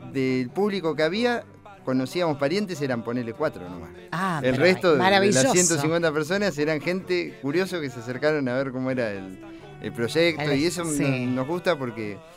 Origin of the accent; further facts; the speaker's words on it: Córdoba, Argentina; now in Neuquén, Argentina; yo soy un cordobés que vive en Neuquén. Vivo mi mitad de tiempo en Córdoba y mitad de tiempo en Neuquén.